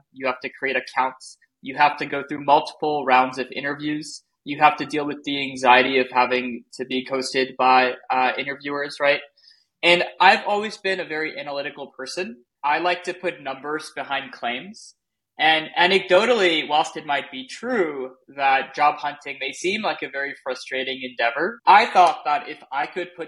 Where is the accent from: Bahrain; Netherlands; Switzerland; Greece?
Switzerland; now in United States; I am an immigrant. I'm originally from Europe, Switzerland.